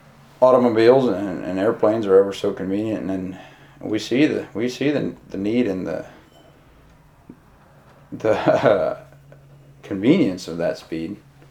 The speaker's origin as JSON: {"language": "English", "region": "Indiana", "country": "United States", "tie": "born or raised there", "also_born_or_lived": "Ohio", "said": "I remember when we moved, and I was almost 8 years old, and we moved from Ohio to Indiana. And there was a while when I had a yearning to move back there."}